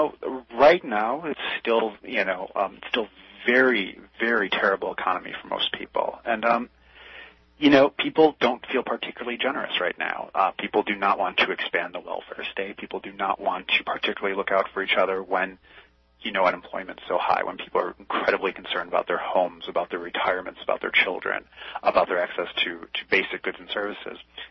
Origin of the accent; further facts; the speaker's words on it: Chicago, Illinois, United States; I'm from Chicago originally, where there's a complete disaster in how their parking meters are set up.